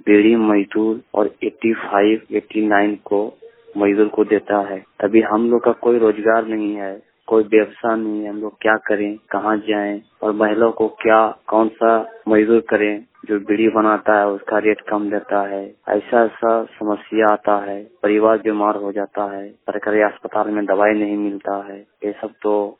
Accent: Bihar, India; जो हम बिहार के रहने वाले हैं

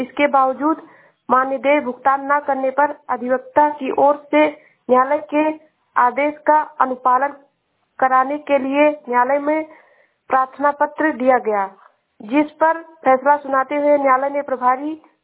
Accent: Uttar Pradesh, India; मैं जिला श्रावस्ती से हूँ।

